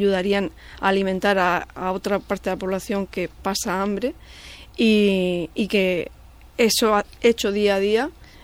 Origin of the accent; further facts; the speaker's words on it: Region of Murcia, Spain; Totalmente, y mi tierra que es Murcia también